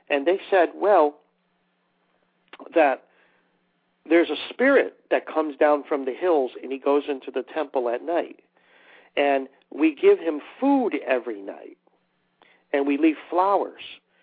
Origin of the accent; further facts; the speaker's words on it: United States; So I said, no, I'm an American.